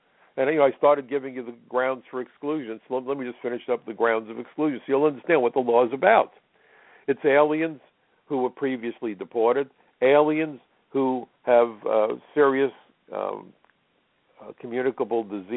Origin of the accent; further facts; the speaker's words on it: New York, United States; born there; If you were born in Puerto Rico, you are as American as I am. And I was born in New York.